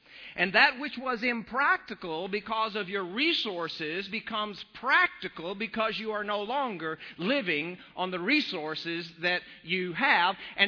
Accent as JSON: {"language": "English", "region": "Texas", "country": "United States", "said": "I'm not tough enough, even though I am from West Texas."}